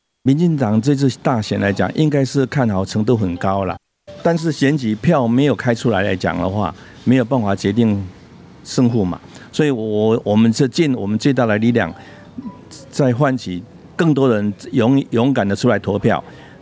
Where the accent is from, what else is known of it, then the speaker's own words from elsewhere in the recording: Taiwan; now in Melbourne, Australia; 因为我们来自台湾，当然就是关心台湾的现状嘛